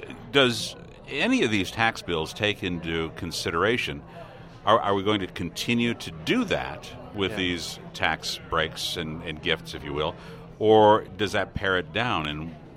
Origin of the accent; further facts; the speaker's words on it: Iowa, United States; hey, right, we're from Iowa?